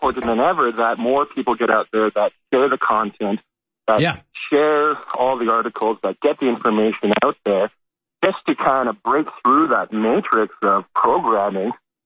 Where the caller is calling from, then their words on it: Canada; My main thing that I'm really looking forward to as a Canadian is seeing this information come out